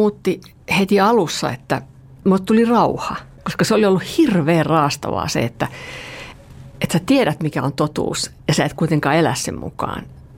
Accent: Öja, Central Ostrobothnia, Finland; born there; Mä synnyin siellä Öijässä, se oli se oma kunta silloin, kaikki sille mikä paikka se on, mutta se on siinä Kokkolan kupeessa saaristo siellä. Ja semmoinen aika perus luterilainen perhe

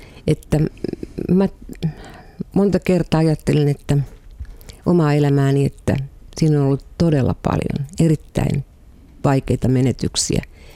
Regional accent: Karelia, Finland; kyllä mä karjalaisena itseäni niin pidän

